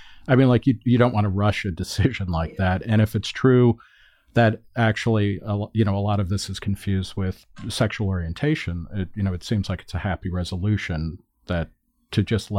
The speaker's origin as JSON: {"language": "English", "region": "New Jersey", "country": "United States", "tie": "born or raised there", "said": "And I grew up in New Jersey in the 70s where Renee Richards, who had been a dentist who wanted to join the women's professional tennis tour."}